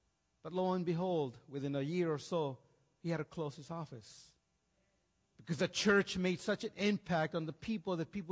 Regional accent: California, United States; Growing up in California, there was a gentleman by the name of, well, at least he gave himself the nickname of Number.

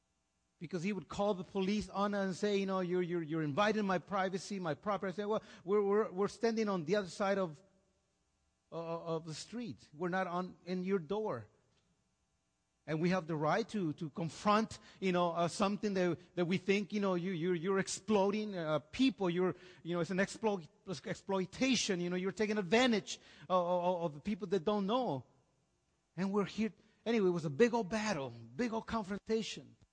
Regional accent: California, United States; Growing up in California, there was a gentleman by the name of, well, at least he gave himself the nickname of Number.

